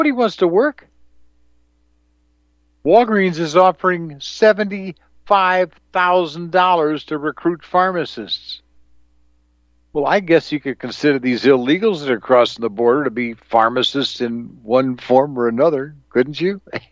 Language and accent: English; Wisconsin, United States; born there; I was born in the Kettle Marine Territory of Wisconsin.